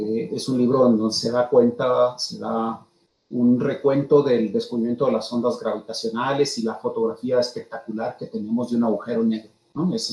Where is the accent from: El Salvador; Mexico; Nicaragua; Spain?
Mexico; Delicias, Chihuahua; soy de Delicias, Chihuahua, soy norteño, en ese sentido … es norteño.